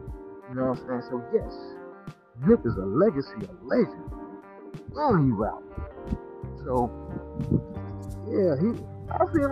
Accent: Georgia, United States; And I'm not even from there. I'm from the 8th. I mean, I'm from Georgia.

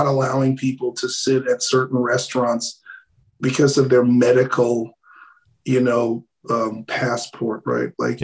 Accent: New York City, New York, United States; also born or lived in Los Angeles; And as I'm African-American and I grew up in New York City and I spent most of my 20s and 30s in Los Angeles, and those are very liberal cities

